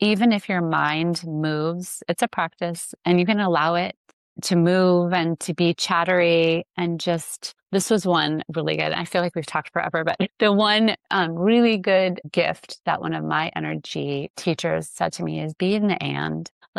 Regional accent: Pennsylvania, United States; Like when I was a little kid, we grew up in Pennsylvania in a small town. Our house was like 200 years old

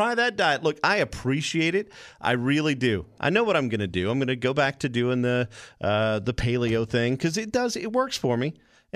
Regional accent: Louisiana, United States; You have to understand, I'm Cajun, and pretty much everything is heart attack on a plate, and it's all fantastic.

